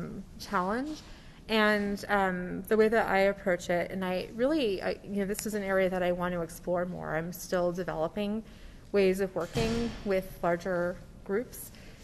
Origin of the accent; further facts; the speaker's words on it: East Coast, United States; now in Colorado, United States; I think I'm a transplant in Colorado. I came from the East Coast.